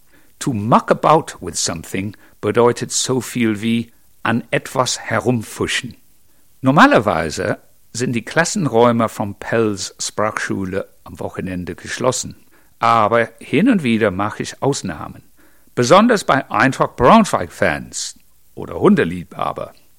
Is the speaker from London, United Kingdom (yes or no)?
no; Bridgwater, South West England, United Kingdom; German is a second language; moved away as an adult; now in Germany; Es fängt an mit meinen Kindheit, wo ich geboren bin, in Bridgewater, kennt kein Mensch, ist in der Nähe vom